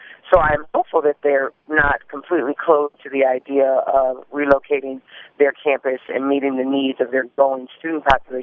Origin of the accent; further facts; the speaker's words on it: Lansing, Michigan, United States; growing up in Lansing, the sledding hill is extremely important. It's a part of the fabric of growing up in Lansing.